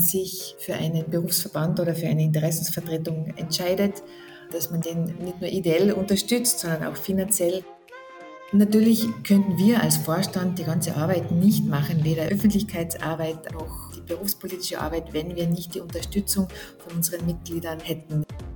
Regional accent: Lienz, Tyrol, Austria; Ich bin aufgewachsen in Lienz in Osttirol, habe nach der Matura in Innsbruck an der Akademie für Physiotherapie damals die Ausbildung zur Physiotherapeutin gemacht. Das war schon 1998

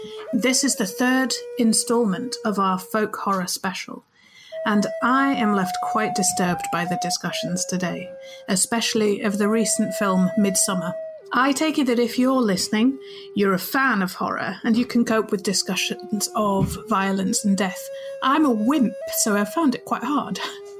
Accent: Leeds, Yorkshire and the Humber, United Kingdom; moved away as an adult; now in South East England; I'm from Leeds, but you can't really tell that much anymore because I came down south, married a southerner, worked at a palace and lost most of my accent.

